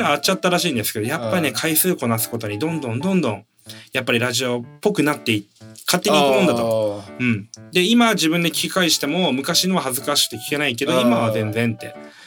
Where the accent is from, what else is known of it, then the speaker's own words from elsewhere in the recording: Hokkaido, Japan; まあ僕、まあ地元北海道に帰りまして、まず思ったことが